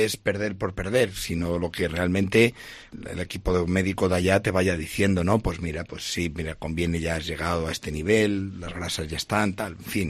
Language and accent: Spanish; Salamanca, Castile and León, Spain; cada vez que iba a Salamanca, porque yo soy de Salamanca